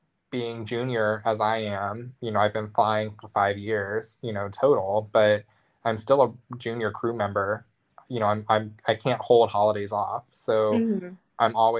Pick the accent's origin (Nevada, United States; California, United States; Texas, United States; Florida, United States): Florida, United States; Orlando; Because I, growing up in Orlando, we never went in the holidays.